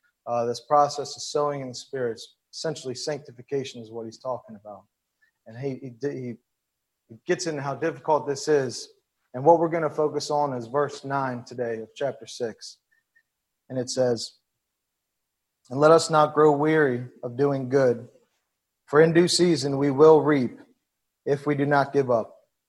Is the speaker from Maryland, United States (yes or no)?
yes; Baltimore, Maryland, United States; I'm from Baltimore. I can't even grow a garden.